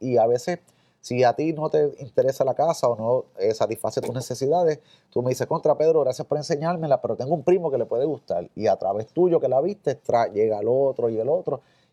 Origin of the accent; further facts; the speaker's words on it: Aguadilla, Puerto Rico; los dos somos del área oeste, ¿verdad? Mi esposa es de Aguada, yo soy de Aguadilla.